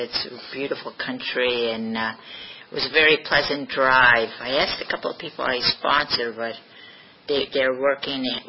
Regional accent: Pennsylvania, United States; I grew up in Pennsylvania in the mountains, in the Pocono Mountains in Pennsylvania on a large, large dairy farm.

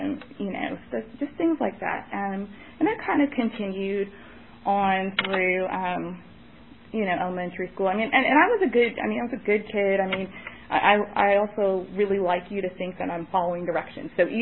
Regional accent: New York City, New York, United States; I am originally from New York, both the city and the state. I have no accent anymore unless I get really worked up, which can happen.

